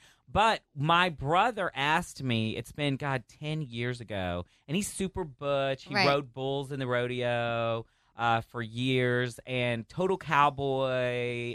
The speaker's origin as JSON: {"language": "English", "region": "Texas", "country": "United States", "said": "I'm from Texas."}